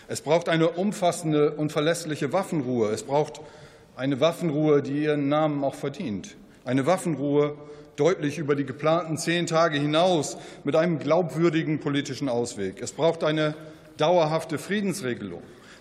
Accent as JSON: {"language": "German", "region": "Lower Saxony", "country": "Germany", "tie": "born or raised there", "said": "in meiner Heimat Ostfriesland"}